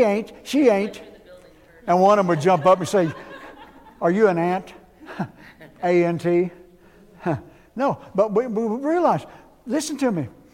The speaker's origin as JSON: {"language": "English", "region": "Missouri", "country": "United States", "tie": "born or raised there", "said": "we're from McDonald County and we grew up in Southwest Missouri, and we ain't going to do it."}